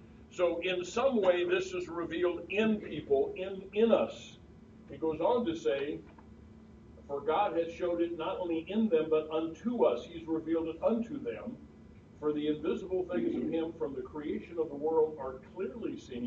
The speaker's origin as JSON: {"language": "English", "town": "Rosedale", "region": "Illinois", "country": "United States", "tie": "born or raised there", "said": "I grew up with a little Methodist church where I grew up in Rosedale, Illinois, that preached the gospel at least through the 70s."}